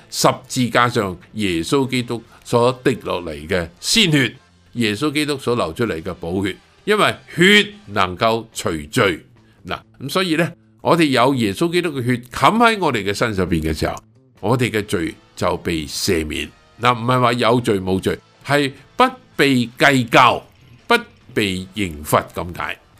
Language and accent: Cantonese; Guangdong, China; 我们广东人所谓黐线